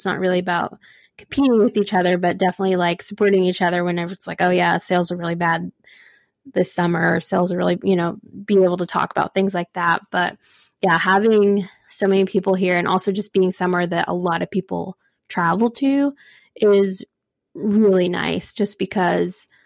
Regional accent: Mesquite, Texas, United States; now in Orlando, United States; I am going back to Texas, where I'm originally from, but I am going to Austin. So I'm originally from the Dallas area. I'm from Mesquite, home of Alyssa Edwards.

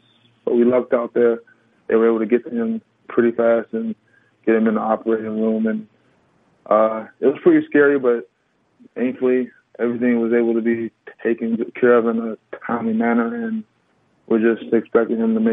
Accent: Chicago, Illinois, United States; I'm from Chicago originally.

